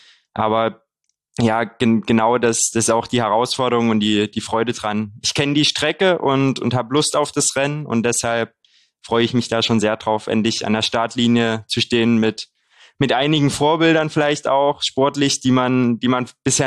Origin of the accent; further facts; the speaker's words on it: Haselbachtal, Saxony, Germany; Ja, mein Heimatort, das kleine Dorf Haselbachtal, die Gemeinde Haselbachtal kommt aus dem Speckgürtel von Dresden